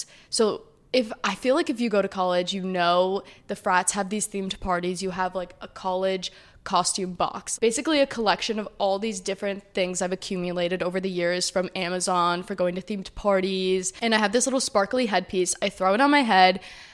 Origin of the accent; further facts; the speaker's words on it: New Jersey, United States; I consider myself a normal girl. I'm from New Jersey.